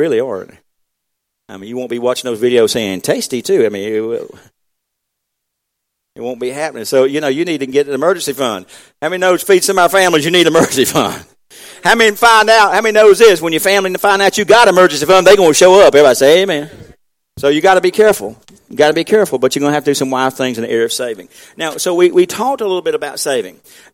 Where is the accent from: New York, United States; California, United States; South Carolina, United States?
South Carolina, United States; Watts Mill; And I grew up in Watts Mill, of course. And so there's a lot of mill houses in Watts Mill.